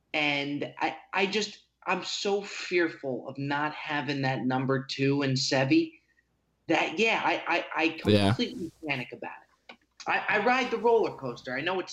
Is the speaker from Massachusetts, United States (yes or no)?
no; New Jersey, United States; Yeah, so I'm from Jersey.